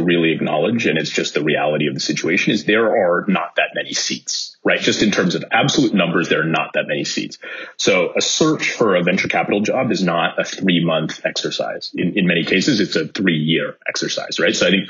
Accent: California, United States; I grew up in the Bay Area, so I grew up watching you on TV.

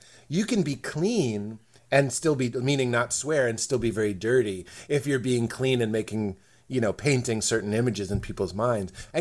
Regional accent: Boston, Massachusetts, United States; we're from Boston. So we're like kind of repressed and we don't communicate the best.

